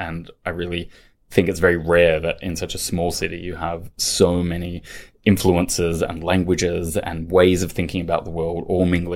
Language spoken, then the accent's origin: English; Australia; moved away as an adult; now in London, United Kingdom; So I grew up in Australia, studied in Australia